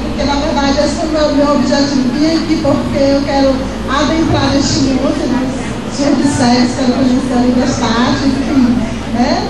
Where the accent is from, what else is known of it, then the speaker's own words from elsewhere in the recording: Caxias, Brazil; sou de Caxias.